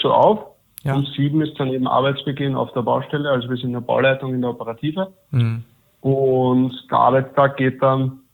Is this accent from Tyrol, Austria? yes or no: no; Vienna, Austria; ich komme aus Wien, bin Bauingenieur, bin aktuell 27 Jahre alt